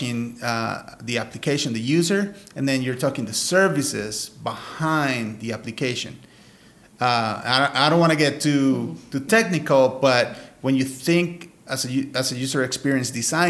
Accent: Costa Rica; English is a second language; also born or lived in New York; I'm Costa Rican and I have an accent, but we're speaking in English, right?

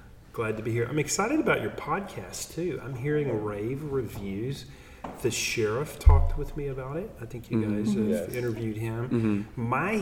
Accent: Round Rock, Texas, United States; Well, I'm a Williamson County boy. I was born in Georgetown, raised in Round Rock.

